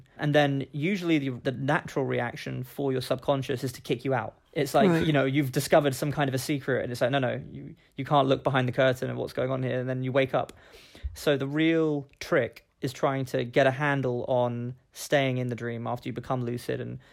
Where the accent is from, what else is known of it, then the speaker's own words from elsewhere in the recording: Kingston upon Thames, London, United Kingdom; I was born in Kingston Hospital, and, you know, it'll always be a very special place for me, because it's where I grew up